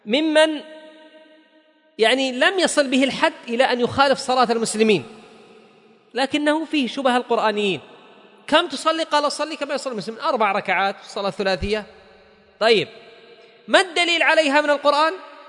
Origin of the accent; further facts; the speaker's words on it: Yemen; هي موجودة حتى عندنا في اليمن،